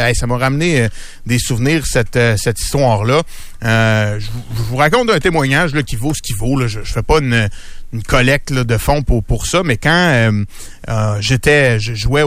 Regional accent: Quebec, Canada; Moi, je viens de la Rive-Sud de Montréal.

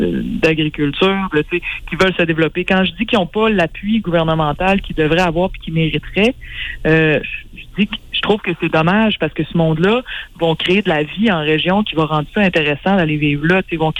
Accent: Quebec City, Quebec, Canada; En plus, moi, je suis de Québec, je suis de la ville

